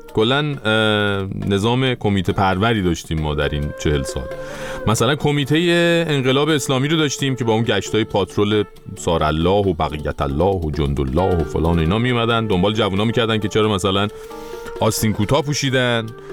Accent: Iran; یادت میاد ای بابا ما ایرانی هستیم، تو کشور خودمون

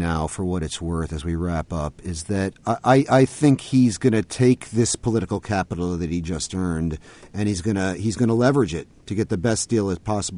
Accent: Connecticut, United States; from Storrs, Connecticut, my home state

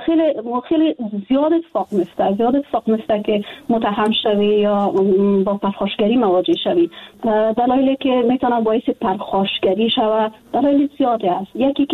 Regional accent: Afghanistan; ما در افغانستان بزرگ شدیم، تحصیل کردیم، کار کردیم،

